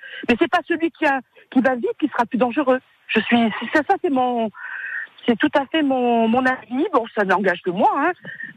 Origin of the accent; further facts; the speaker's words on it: Borgo, Corsica, France; Vous sortez de Bastia. Moi, je viens de Borgo, par exemple.